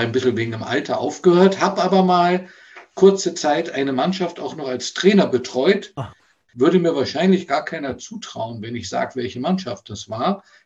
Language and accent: German; Bonn, North Rhine-Westphalia, Germany; moved away as an adult; ich bin ja aus Bonn damals weg wegen des Studiums.